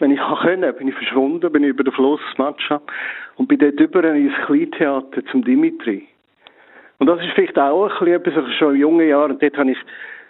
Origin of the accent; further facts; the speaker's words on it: Switzerland; Also als Schweizer kannst du auf London gehen, ein paar Jahre, und kannst eigentlich ignorieren, dass du in England bist.